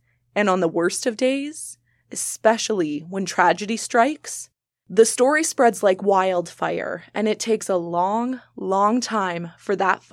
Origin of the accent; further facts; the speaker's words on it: Saskatchewan, Canada; Shell Lake is about a 40-minute drive from my hometown.